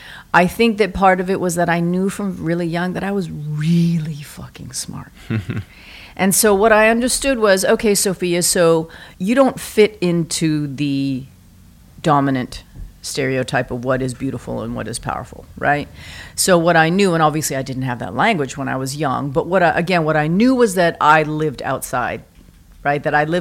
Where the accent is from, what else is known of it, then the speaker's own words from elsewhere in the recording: Vancouver, British Columbia, Canada; now in New York, United States; I am born and raised in Vancouver.